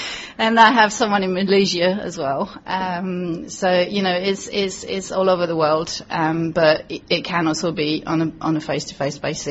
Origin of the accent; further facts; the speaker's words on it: France; English is a second language; moved away; I'm originally from France, but I've been in this country for about 16 years.